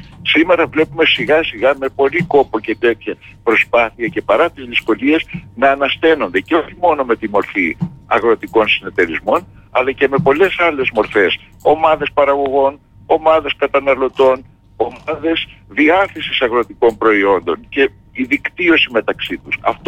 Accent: Chania, Crete, Greece; ειδικά Χανιώτης που, είμαι, που η καταγωγή μου είναι από τα Χανιά

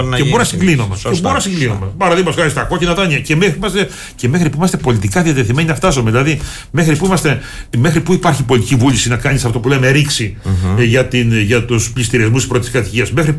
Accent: Greece; όχι ως βουλευτής, ως Έλληνας, το ζητάμε να δούμε την στατική μελέτη

